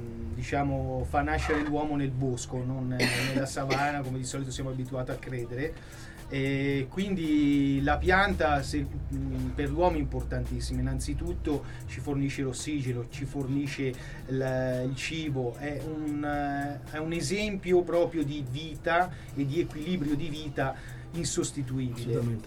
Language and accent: Italian; Milan, Lombardy, Italy; Ma io da piccolo, diciamo così, navigavo nei fossi, perché sono nato a Milano, per cui lassù c'erano i campi di grano